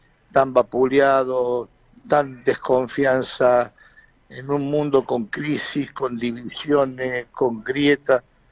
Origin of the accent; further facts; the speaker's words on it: Córdoba, Argentina; born there; accent: cordobés; Sí, nacimos en Córdoba, sí, sí.